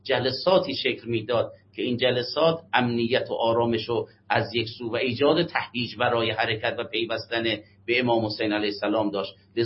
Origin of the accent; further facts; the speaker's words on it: Iran; همه ما ایرانی هستیم و ایرانی بودن برای ما بسیار مؤکد است